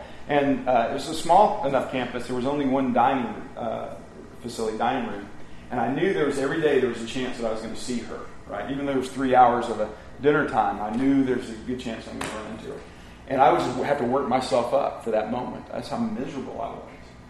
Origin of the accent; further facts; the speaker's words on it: Atlanta, Georgia, United States; I grew up in Atlanta, Georgia. We moved back to Atlanta the same year that Braves moved to Atlanta from Milwaukee in the mid-60s. I was just a little kid, but man, so I love the Braves.